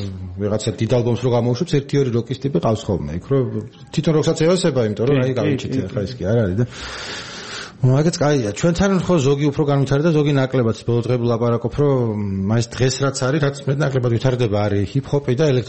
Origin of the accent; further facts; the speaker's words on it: Baghdati, Imereti, Georgia; ხა შენ ქუთაისელი ხარ, მე ბაღდათიდან ვარ, რიგიდან ვარ